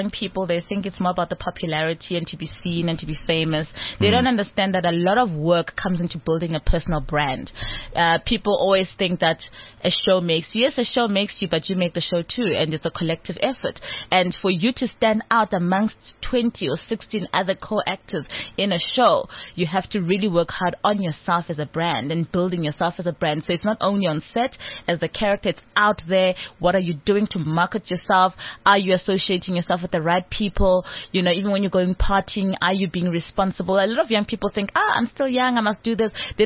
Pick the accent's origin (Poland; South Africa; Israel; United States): South Africa; Soweto, Gauteng; They call it a Porsche. I call it a Porsche. I'm from Soweto. I'm like, very African. Porsche.